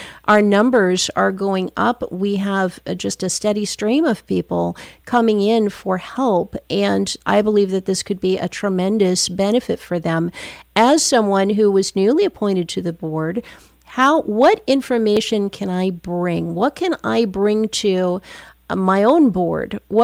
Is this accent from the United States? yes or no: yes; Michigan, United States; people at the top of mental health across my home state of Michigan.